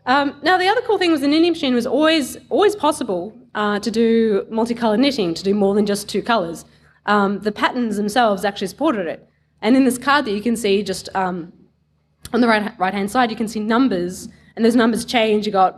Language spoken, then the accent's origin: English; Australia; So I'd returned home from London. I only had a 2-year working visa here. I'm an Aussie, by the way.